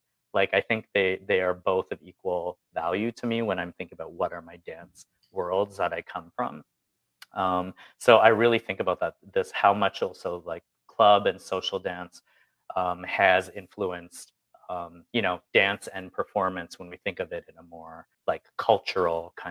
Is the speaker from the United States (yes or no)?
no; Windsor, Ontario, Canada; I was born in Windsor, Ontario. So in the 90s, when I was a teenager, I was really involved in the Detroit techno and rave culture scene there.